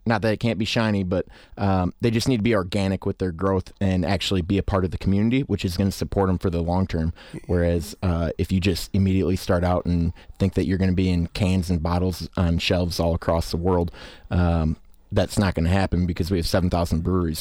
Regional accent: Waterloo, Wisconsin, United States; I'm from Waterloo, so originally from Waterloo, so that's a 9-mile drive

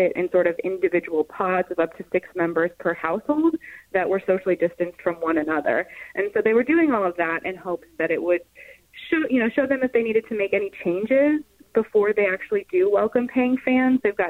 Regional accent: Florida, United States; And I grew up in Florida, so I haven't always been so familiar with Packers lore.

